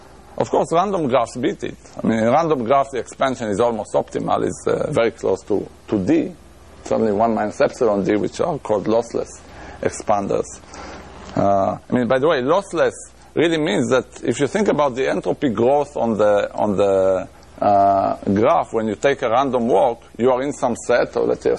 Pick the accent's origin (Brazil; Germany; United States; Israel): Israel; accent: Israeli; English is a second language; not to mention my Israeli accent that is adding to the problem.